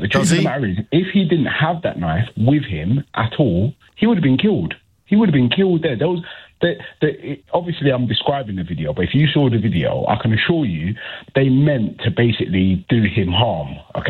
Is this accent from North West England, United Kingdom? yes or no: no; Hackney, London, United Kingdom; I'm 42 years old. I grew up in Hackney, you know, on the sort of like rougher side of town, should I say, yeah?